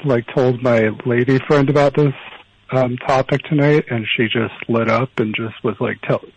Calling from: Los Angeles, California, United States; From Rancho Park. It's near Fox Studios.

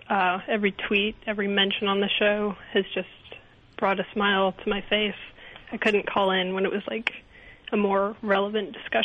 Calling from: Los Angeles, California, United States; I'm calling from Los Angeles.

